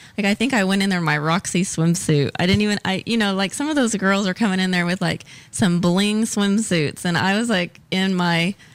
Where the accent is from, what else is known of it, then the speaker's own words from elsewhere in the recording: Honolulu, Hawaii, United States; from Honolulu, Hawaii.